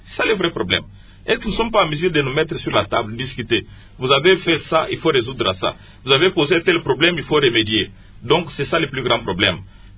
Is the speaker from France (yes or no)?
no; Kasaï, DR Congo; Je suis de Kassai, bien entendu, mais la question qui concerne l'Est